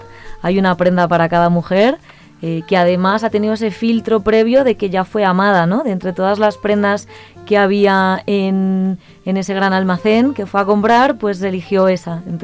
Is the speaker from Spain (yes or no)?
yes; Barcelona, Catalonia, Spain; moved away as an adult; now in Colombia; yo soy de Barcelona, de España. Hace ya casi 6 años que estoy en Colombia.